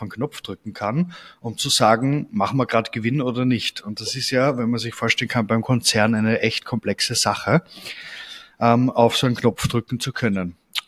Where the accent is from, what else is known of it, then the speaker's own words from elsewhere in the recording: Vienna, Austria; ich komme aus Wien.